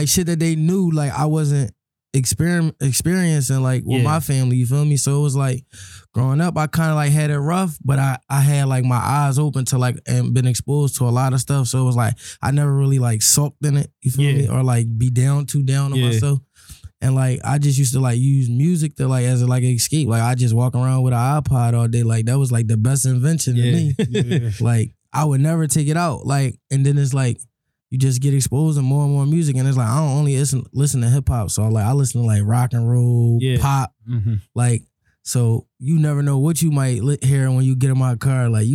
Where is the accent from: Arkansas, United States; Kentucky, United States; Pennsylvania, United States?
Pennsylvania, United States; Philadelphia; I'm from Uptown. Germantown section of Big Zach, Haynes Street, you feel me? Grew up in Germantown, you know what I'm saying?